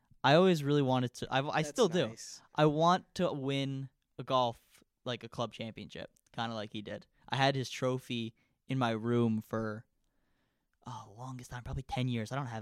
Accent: Manhasset, New York, United States; I'm from Manhasset, New York. I've been playing golf since probably about the same age I started, probably about 5 years old.

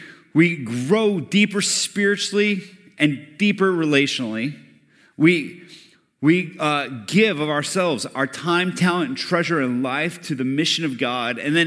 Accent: Colombia; I grew up in the heartbeat of coffee in the world. I grew up in Colombia where they make Colombian coffee, and I never liked it growing up.

